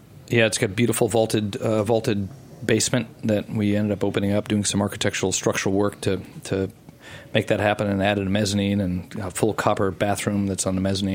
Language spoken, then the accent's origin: English; United States; because I'm an American and I didn't speak any French or not enough